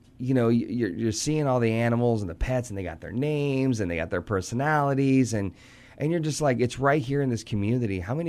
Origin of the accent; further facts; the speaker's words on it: Arkansas, United States; Where I grew up in Arkansas is small. There was 7,000 people in that community.